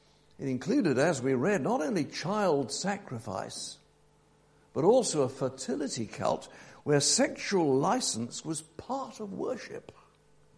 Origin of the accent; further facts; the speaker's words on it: England, United Kingdom; the Christian faith has been an integral part of being English, being British in the past. In many ways, it made us what we were.